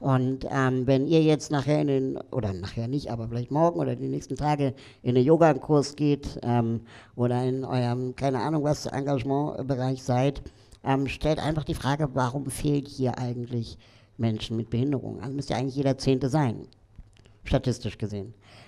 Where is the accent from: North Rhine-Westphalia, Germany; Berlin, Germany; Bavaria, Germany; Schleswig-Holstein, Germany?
Berlin, Germany; Ich bin hier in Berlin aufgewachsen, klein geblieben und kenne eigentlich keine andere Stadt ernsthaft.